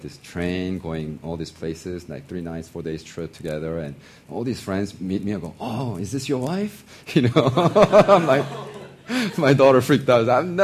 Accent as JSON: {"language": "English", "country": "United States", "tie": "born or raised there", "also_born_or_lived": "South Korea", "said": "I was 12 when I went to America. And I was raised as American."}